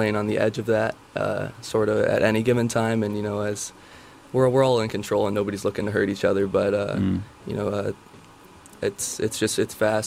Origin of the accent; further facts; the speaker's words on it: United States; So I'm American. I currently live in North Carolina, right around Outer Banks.